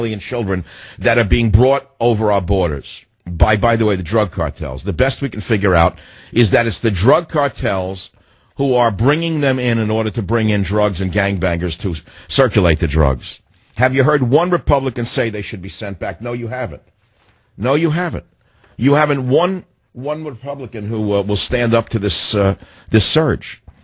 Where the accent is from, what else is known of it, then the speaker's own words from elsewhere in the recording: Bronx, New York, United States; Maybe he knows that I grew up poor in the Bronx and I don't play golf.